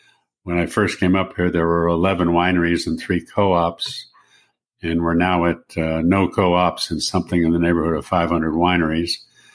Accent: San Francisco, California, United States; Well, I'm from San Francisco, and born and raised there, and on my dad's side, the family goes back to when California was actually part of Spain.

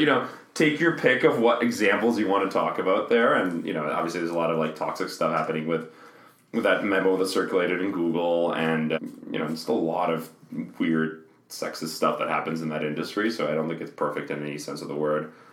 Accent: Russia; now in Canada; part of it is being able to share my, like, ethnicity as a Canadian Russian, Russian Canadian with my child, in the sense that I haven't gone back since I moved here, but if my child wanted to understand Russia better, I would travel with them

